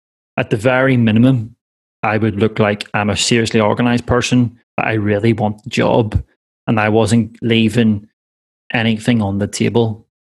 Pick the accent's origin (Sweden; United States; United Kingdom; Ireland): Ireland; I'm an Irishman and I'm a recruiter, so I can talk a lot of BS